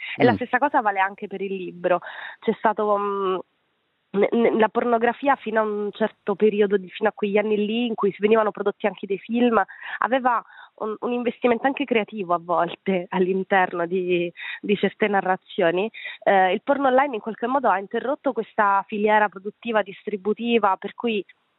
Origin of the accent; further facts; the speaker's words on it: Calabria, Italy; sono cresciuta nella Calabria degli anni 90, ero una ragazzina